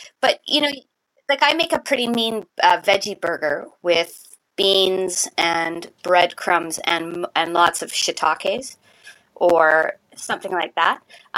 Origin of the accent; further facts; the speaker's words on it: Canada; I'm Canadian and I'm not even going to attempt that French.